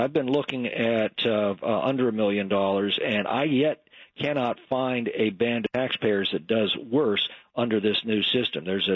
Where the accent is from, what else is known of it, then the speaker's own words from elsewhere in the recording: California, United States; I mean, obviously, I'm a Californian. I pay California taxes and California prices.